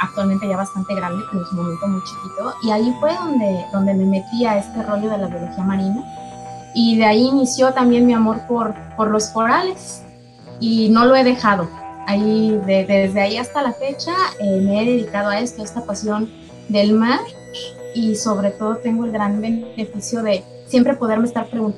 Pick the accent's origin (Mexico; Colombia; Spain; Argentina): Mexico; Mexico City; born there; now in Puerto Vallarta, Mexico; Yo nací en la Ciudad de México y siempre me gustó ir al mar.